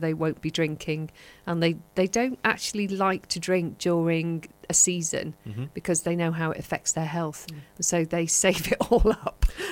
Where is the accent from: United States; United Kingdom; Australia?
United Kingdom; Manchester, North West England; I think, why? I'm a girl from Manchester, you know.